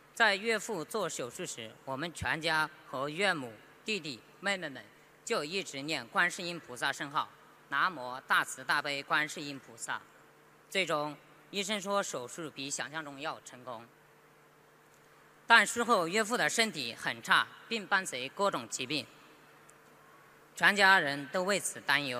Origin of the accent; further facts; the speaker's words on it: Zhuhai, Guangdong, China; 我是珠海的